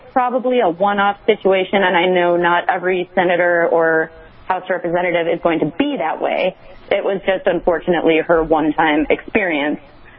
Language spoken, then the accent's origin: English; Wisconsin, United States; Yes, and I'm from Wisconsin, so I work with the Wisconsin Gun Owners Association myself.